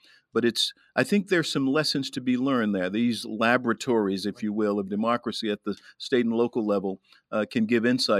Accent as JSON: {"language": "English", "region": "Arkansas", "country": "United States", "tie": "born or raised there"}